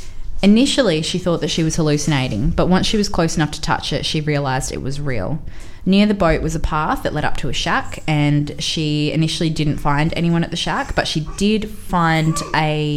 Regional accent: Australia; Which, as an Australian, I'm like, fuck no, get out of that water.

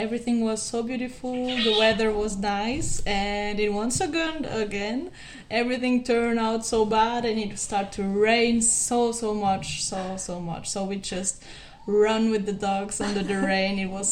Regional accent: Switzerland; English is a second language; now in Sri Lanka; Switzerland. Yeah, yeah, in the French part.

